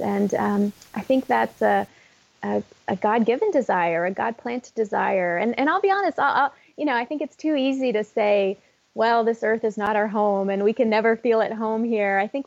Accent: Texas, United States; I grew up in Texas, and I don't know how many of your listeners might relate to this, but even as a child, I never felt quite like I belonged there.

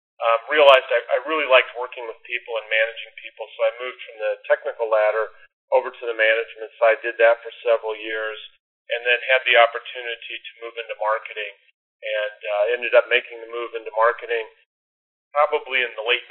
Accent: Nebraska, United States; So as a quick background, I grew up in Nebraska, and just one thing my dad always said to me was never get an indoor job.

